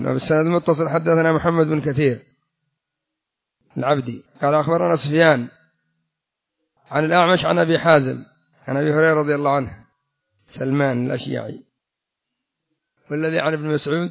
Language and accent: Arabic; Yemen; عندنا في اليمن يستخدمونه في الجنابي